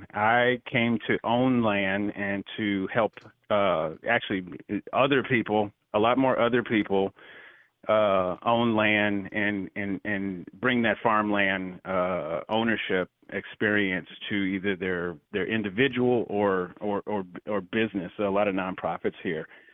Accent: Chicago, Illinois, United States; And I grew up in Chicago

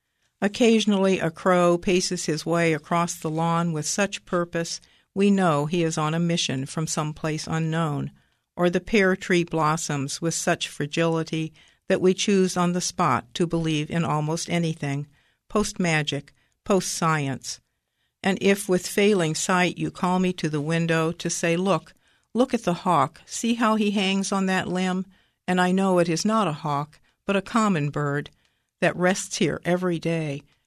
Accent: Troy, Ohio, United States; I'm from Troy, Ohio

